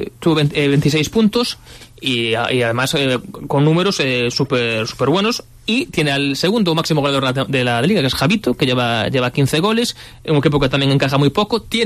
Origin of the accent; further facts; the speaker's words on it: Verín, Galicia, Spain; Yo fui a Verín, que es mi pueblo, comí con mis abuelas y fui a ver el partido tranquilamente.